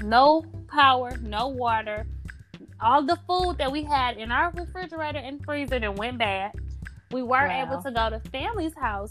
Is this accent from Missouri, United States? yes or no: yes; St. Louis, Missouri, United States; now in Houston, United States; So, you know, I'm from St. Louis. I'm used to big snow. I'm used to cold, right. All of that. I'm used to ice.